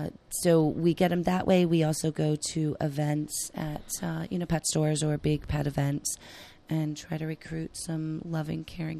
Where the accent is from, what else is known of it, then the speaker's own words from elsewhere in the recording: Reading, Pennsylvania, United States; I'm from outside of Reading, Pennsylvania.